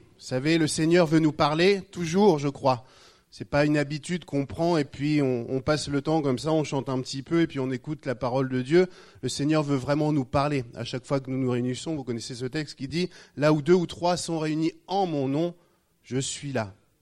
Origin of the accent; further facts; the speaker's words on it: Rouen, Normandy, France; vous avez remarqué que je n'ai pas l'accent, le petit accent chantant de Limoges. Moi, j'ai grandi à Rouen. Je suis du pays des armorqueurs, comme on dit, donc au bord de la Seine.